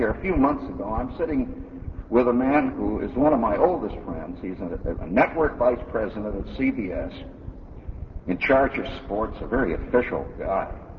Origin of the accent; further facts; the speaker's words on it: Hammond, Indiana, United States; See, I grew up in Hammond, Indiana, the toughest city this side of the Barbary Coast. It took gonads just to be a kid there.